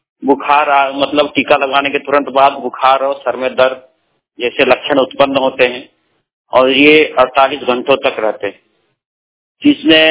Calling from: Dhanbad, Jharkhand, India; जिला धनबाद, राज्य झारखंड से

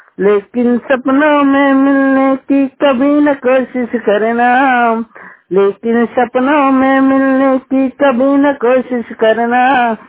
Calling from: Chhattisgarh, India; जिला राजनांदगांव छत्तीसगढ़ से बात कर रहा हूँ।

